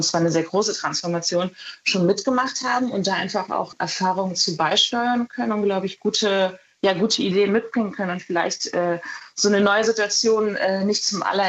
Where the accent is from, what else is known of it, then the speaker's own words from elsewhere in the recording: Jena, Thuringia, Germany; Also wenn man sich Jena, wo ich herkomme, aber auch Leipzig, Halle, Erfurt, diese ganzen Städte anschaut